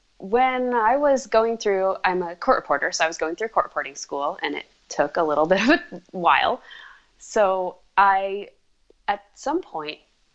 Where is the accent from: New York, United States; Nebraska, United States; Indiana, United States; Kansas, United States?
Nebraska, United States; now in Minneapolis, United States; Sort of. I was from Nebraska. Now I'm in Minneapolis.